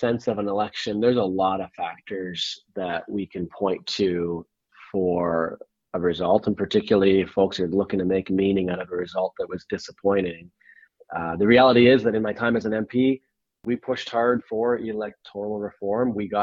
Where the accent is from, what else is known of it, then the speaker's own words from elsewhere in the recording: Canada; As a Canadian, I hope it's a parliament